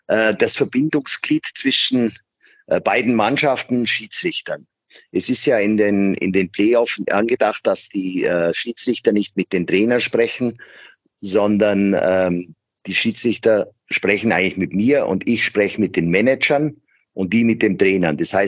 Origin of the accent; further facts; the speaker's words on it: Füssen, Bavaria, Germany; now in Maastricht, Netherlands; Bin aber im Sommer auch viel bei mir zu Hause in Füssen, in meiner Heimat.